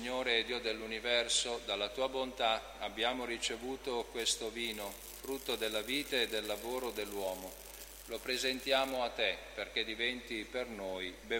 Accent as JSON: {"language": "Italian", "town": "Albino", "region": "Lombardy", "country": "Italy", "said": "Vengo dalla Val Seriana, Albino per la precisione."}